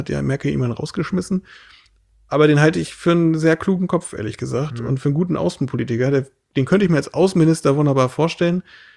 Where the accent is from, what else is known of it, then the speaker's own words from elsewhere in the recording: Schleswig-Holstein, Germany; wir leben jetzt hier in unserer laumburgischen Heimat bei Hamburg, wo ich herkomme, mit 2 wunderbaren Töchtern